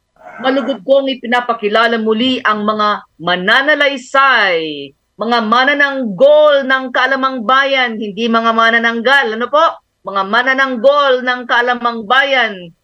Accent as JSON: {"language": "Tagalog", "region": "Ilocos Region", "country": "Philippines", "tie": "born or raised there", "said": "ng UP Aliguyon Folklorists Incorporated, Tubong Pangasinan."}